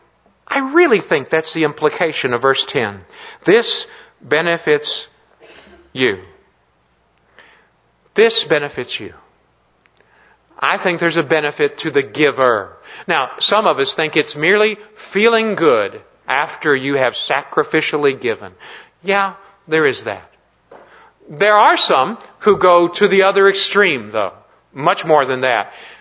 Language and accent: English; Scotland, United Kingdom; You know, I blame it on being Scottish.